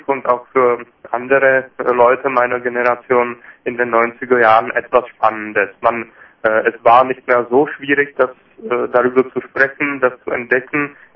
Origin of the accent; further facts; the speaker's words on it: Giant Mountains, Czechia; dass wir fast alle aus diesen Gebieten kommen, also aus dem ehemaligen Sudetenland. Ich komme aus dem Riesengebirge